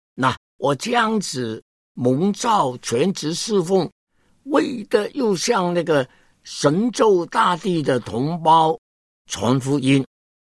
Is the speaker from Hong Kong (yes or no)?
yes; Hong Kong; 我是1938年出生，是英国殖民地的香港人，这样子呢，就是英籍的中国人